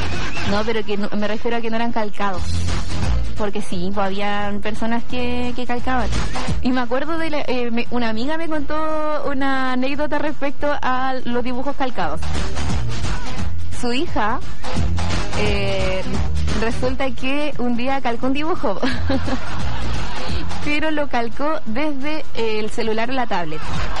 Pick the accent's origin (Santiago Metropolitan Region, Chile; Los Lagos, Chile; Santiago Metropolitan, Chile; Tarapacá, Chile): Los Lagos, Chile; Bosque Mar; que yo soy de Bosque Mar, entonces todos los días 1.200 y 1.200